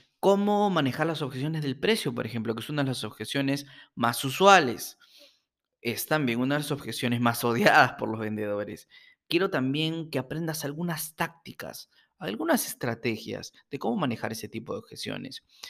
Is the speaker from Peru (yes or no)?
yes; Lima, Peru; importarlos y venderlos acá en mi país, en Perú.